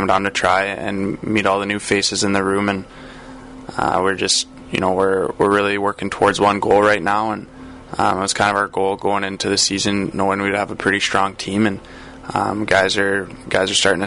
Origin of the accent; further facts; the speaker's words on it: St. Albert, Alberta, Canada; the city I grew up in St. Albert